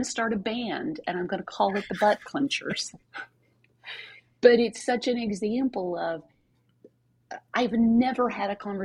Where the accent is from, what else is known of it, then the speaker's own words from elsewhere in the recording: Kentucky, United States; I'm from Kentucky. So to me, vulvodynia sounds like a nice Southern name from a girl.